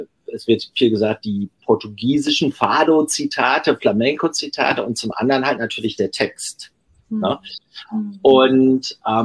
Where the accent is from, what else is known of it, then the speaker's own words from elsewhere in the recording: Dorsten, North Rhine-Westphalia, Germany; Ich bin aus Dorsten, das ist nicht weit von Gelsenkirchen-Buer.